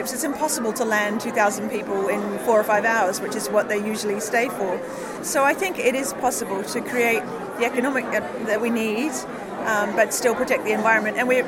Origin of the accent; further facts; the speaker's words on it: Pitcairn Islands; I'm from Pitcairn Island, the smallest UK overseas territory in the South Pacific.